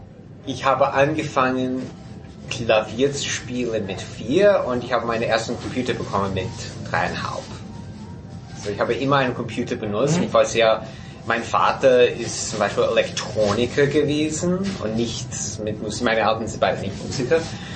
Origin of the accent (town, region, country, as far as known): San Jose, California, United States; born or raised there; German is a second language; moved away as an adult; also born or lived in Utah / Malibu / Czechia